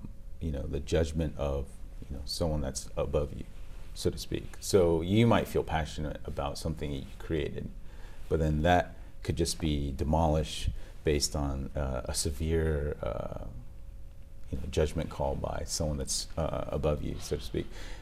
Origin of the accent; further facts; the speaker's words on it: United States; growing up in the States, you know, I was always sort of I always felt like an outsider a little bit.